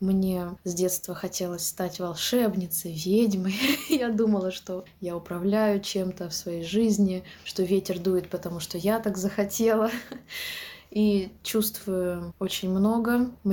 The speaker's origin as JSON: {"language": "Russian", "region": "Siberia", "country": "Russia", "said": "А я, дикая женщина из Сибири, говорю"}